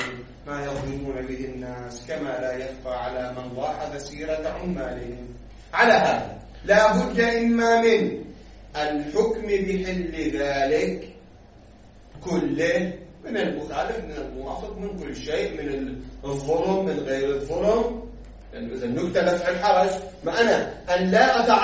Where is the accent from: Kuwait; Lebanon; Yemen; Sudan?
Lebanon; كما عندنا في لبنان اشتراك سنوي في المياه